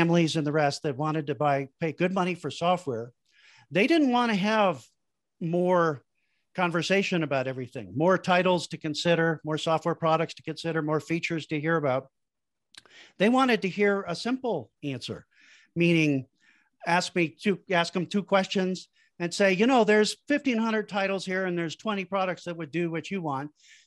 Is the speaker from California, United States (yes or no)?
no; Chicago, Illinois, United States; I'm from Chicago, Park knows that. And I came back from college at the University of Iowa looking for a real job.